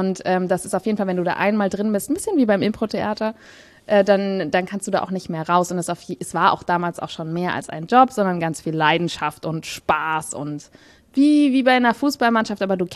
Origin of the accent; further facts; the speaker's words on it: Germany; weil ich bin ja eine Deutsche und ich brauche ja mein Jodeldiplom.